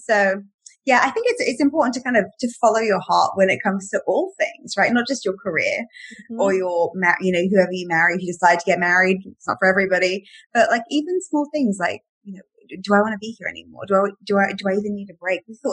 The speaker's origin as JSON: {"language": "English", "region": "England", "country": "United Kingdom", "said": "and I'm from England, right?"}